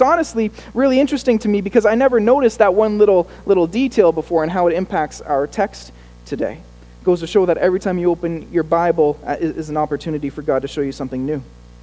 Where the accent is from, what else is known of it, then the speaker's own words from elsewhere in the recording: Ottawa, Ontario, Canada; Where are you from? I'm from Ottawa.